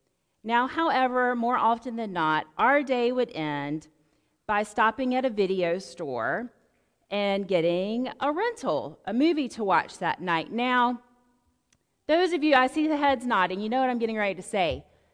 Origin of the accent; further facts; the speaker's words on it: Salisbury, North Carolina, United States; Well, growing up in Salisbury in the 80s and 90s, on any given Saturday, you could find our family in one of two places.